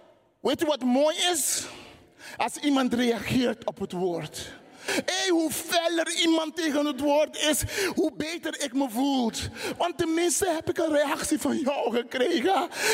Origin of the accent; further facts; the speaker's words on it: Curaçao; Toen ik opgroeide in Curaçao